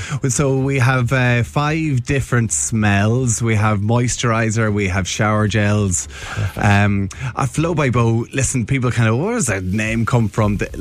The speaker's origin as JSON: {"language": "English", "town": "Monaghan", "region": "Ulster", "country": "Ireland", "said": "and I'm from Monaghan."}